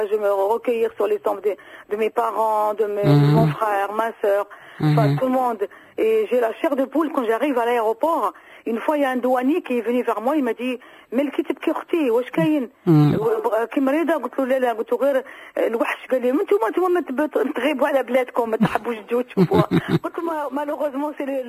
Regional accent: Oran, Oran Province, Algeria; je suis née à Oran, j'ai grandi à Oran. J'ai des bons souvenirs des endroits et tout.

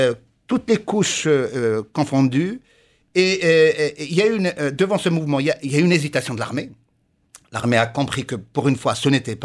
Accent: Constantine, Constantine Province, Algeria; Non, mais j'ai passé mon enfance à Constantine.

